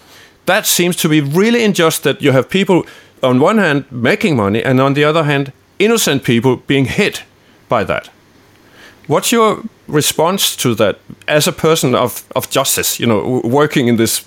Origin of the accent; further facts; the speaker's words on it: Australia; You know, as an Australian, I'm now told that we collectively, each of us, pay $3,800